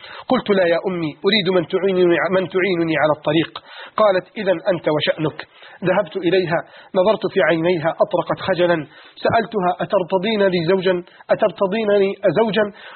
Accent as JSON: {"language": "Arabic", "town": "Alexandria", "region": "Alexandria Governorate", "country": "Egypt", "said": "عندنا في اسكندرية، والشباب اللي ضاع"}